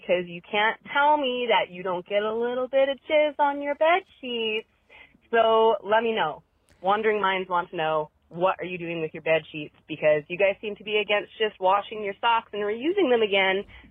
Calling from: British Columbia, Canada; I'm calling from British Columbia, Canada.

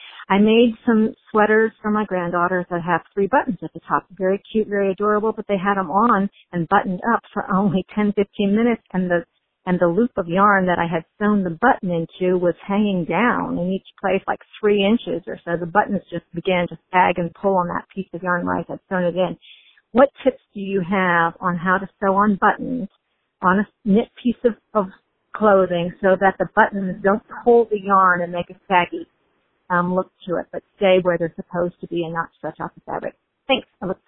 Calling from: Delaware, Ohio, United States; I'm calling from Delaware, Ohio

